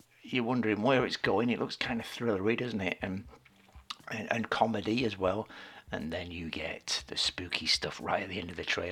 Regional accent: England, United Kingdom; or series three, as we English people like to call it.

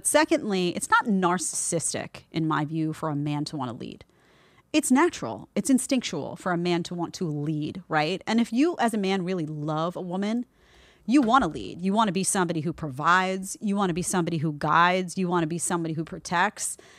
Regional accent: Brooklyn, New York, United States; accent: Brooklyn; now in Florida, United States; people tell me that my Brooklyn accent is coming on stronger and stronger in the show, and I think that might be true, and I don't understand it. It's like I moved to Florida and I got more Brooklyn.

